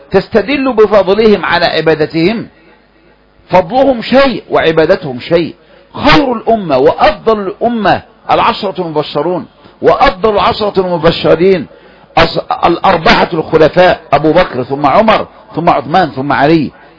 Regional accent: Egypt; وإحياء ما مات منذ عقود في بلدنا مصر

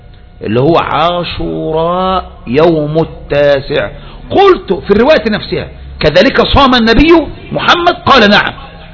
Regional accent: Egypt; انت بقيت زينا يا مصطفى بقيت مصري

